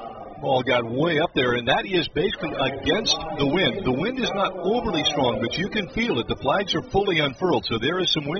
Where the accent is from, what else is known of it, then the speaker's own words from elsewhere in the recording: Seattle, Washington, United States; now my home is Seattle, my original home. Been here a long, long time. But I'm actually from Seattle.